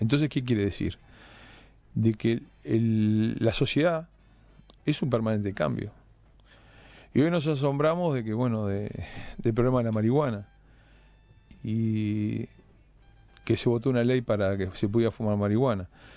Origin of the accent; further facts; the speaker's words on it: Uruguay; Yo hablo como uruguayo.